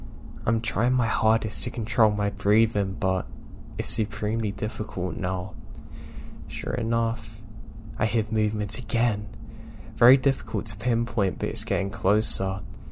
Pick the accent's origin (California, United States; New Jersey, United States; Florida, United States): California, United States; My hometown is super tiny and has a fairly popular ski resort on the western side of town.